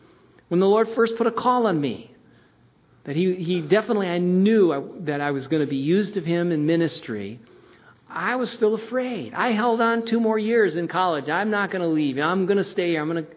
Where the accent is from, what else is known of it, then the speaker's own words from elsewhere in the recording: Michigan, United States; now in New Jersey, United States; First, Michigan, I thought I'd go back to my hometown.